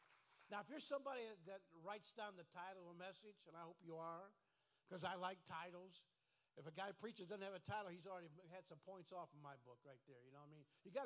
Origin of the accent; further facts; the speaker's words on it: Toledo, Ohio, United States; born there; I'm from originally from First Apostolic Church in Toledo, and I was born on Jackman Road, 3864 Jackman Road.